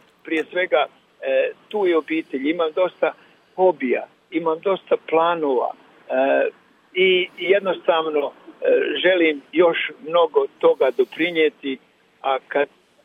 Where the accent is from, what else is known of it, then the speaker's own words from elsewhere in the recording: Kakanj, Zenica-Doboj Canton, Bosnia & Herzegovina; now in Croatia; Pjevao je i u mom Kakni gdje sam odrastao